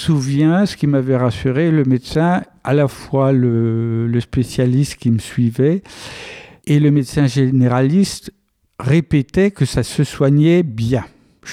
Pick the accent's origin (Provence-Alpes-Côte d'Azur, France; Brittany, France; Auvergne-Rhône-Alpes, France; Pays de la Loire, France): Brittany, France; j'ai demandé à être rapatrié dans ma région d'origine, la Côte de Granit-Rose.